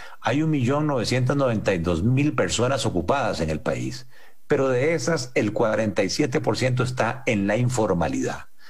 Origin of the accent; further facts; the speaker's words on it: Costa Rica; ¿Qué es lo preocupante como costarricenses?